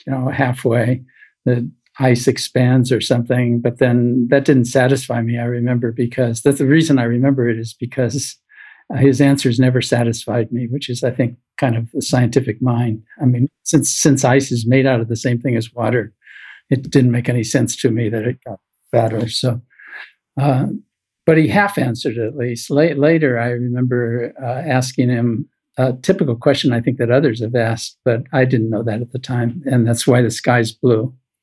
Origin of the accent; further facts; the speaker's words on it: Omaha, Nebraska, United States; born there; I was born in Omaha, Nebraska, and from a family that neither of my parents went to college.